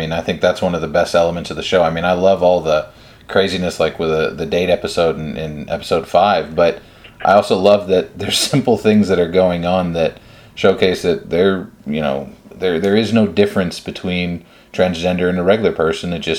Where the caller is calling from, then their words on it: Dallas, Texas, United States; I'm calling you from Dallas, Texas, which has been a very progressive city, but in a very unprogressive state on this subject matter in particular.